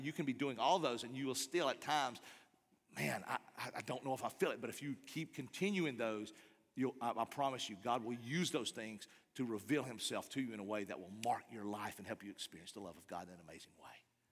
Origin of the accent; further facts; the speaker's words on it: Appalachia, United States; And I'm an Appalachian kid.